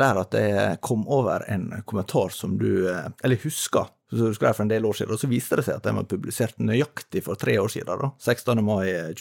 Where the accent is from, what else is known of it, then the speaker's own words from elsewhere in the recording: Oslo, Norway; Jeg er fra Oslo.